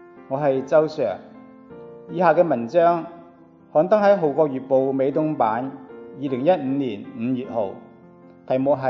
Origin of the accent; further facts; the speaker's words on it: Hong Kong; born there; moved away; 我是在香港出生的客家人，大半生以作客的身份、移民的身份，在异国之乡读书、工作、建立家园。